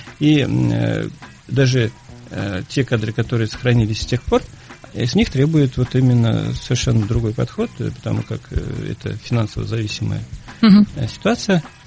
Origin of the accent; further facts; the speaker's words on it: Mordovia, Russia; now in Krasnoyarsk, Russia; я получил не здесь, в Красноярске, а получил у себя на родине, это в Мордовии.